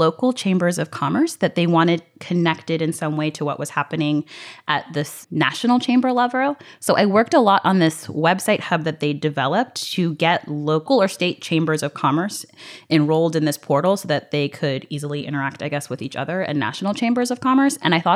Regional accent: Chesapeake, Virginia, United States; So I grew up in Chesapeake, Virginia. Both of my parents are from Zimbabwe, which is a small country just north of South Africa.

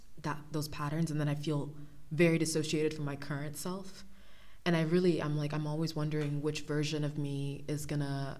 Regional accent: Nigeria; first language English; even though English is my first language because Nigeria is colonized by the British. And it was because my accent was really thick

